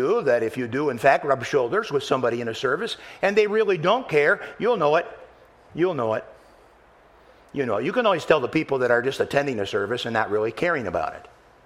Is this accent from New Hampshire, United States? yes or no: no; Michigan, United States; You know, I was born and raised in Michigan.